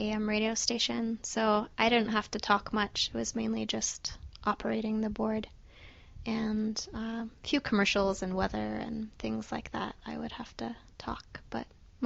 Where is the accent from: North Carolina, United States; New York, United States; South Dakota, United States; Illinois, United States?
North Carolina, United States; I'm from North Carolina in the States, and there you're legally able to work at the age of 14.